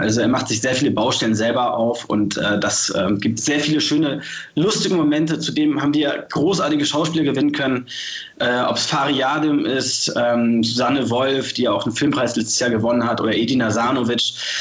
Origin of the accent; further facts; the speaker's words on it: Hamburg, Germany; ich bin hier in Hamburg aufgewachsen und geboren